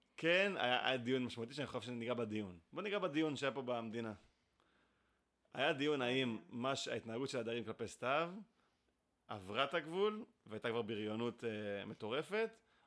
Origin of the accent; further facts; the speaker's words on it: Rishon LeZion, Central District, Israel; אני גם מראשון